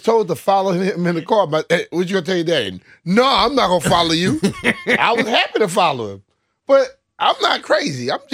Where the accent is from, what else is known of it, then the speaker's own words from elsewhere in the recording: Louisiana, United States; I grew up in Louisiana. True. There was a million hurricanes. Never got in the water.